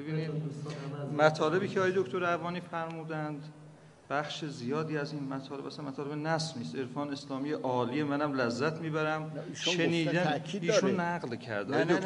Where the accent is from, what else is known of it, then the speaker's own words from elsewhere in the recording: Iran; ما هم ایرانی هستیم